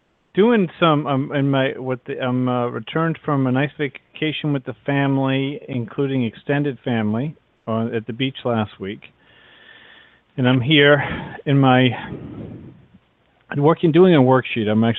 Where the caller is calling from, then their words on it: Massachusetts, United States; from Massachusetts.